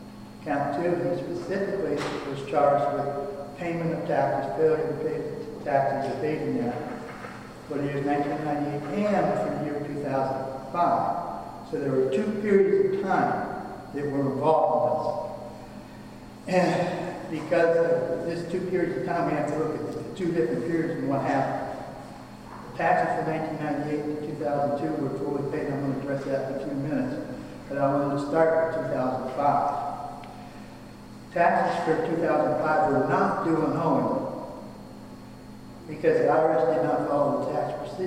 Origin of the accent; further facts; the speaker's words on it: Kentucky, United States; I represent Mr. Selkis. I'm from Kentucky.